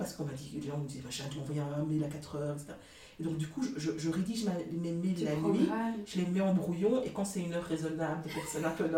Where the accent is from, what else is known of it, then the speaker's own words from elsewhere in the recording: Brussels, Brussels-Capital Region, Belgium; now in Braine-l'Alleud, Belgium; Donc moi, je suis née à Bruxelles, je suis toute ma vie à Bruxelles. Ça fait que 4 ans que je suis à Braine-l'Alleud, quand j'ai décidé d'agrandir ma famille, en fait.